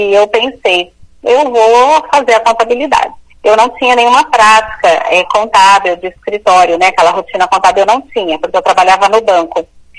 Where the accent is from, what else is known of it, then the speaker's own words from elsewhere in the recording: Paranavaí, Paraná, Brazil; Eu sou do interior do Paraná, né, eu vim de Paranavaí